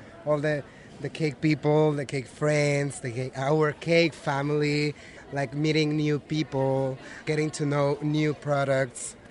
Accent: Mexico City, Mexico; Well, you know, I'm from Mexico City, and I have my studio there

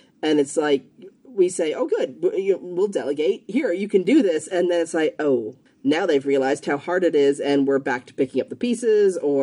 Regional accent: Canada; also born or lived in Las Vegas / Texas; I'm so Canadian, and, even though I'd lived in Las Vegas before, it's not like I ever identified with living in Las Vegas either.

